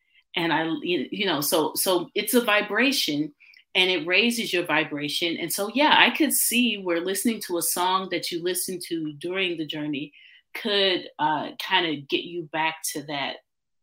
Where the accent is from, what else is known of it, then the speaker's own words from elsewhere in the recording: Missouri, United States; born there; So, I was born in Missouri, and some of my heritage is like Osage, which are native to Missouri.